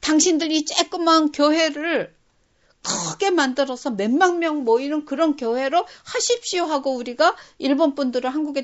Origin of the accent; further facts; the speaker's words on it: South Korea; 제가 한국 사람이니까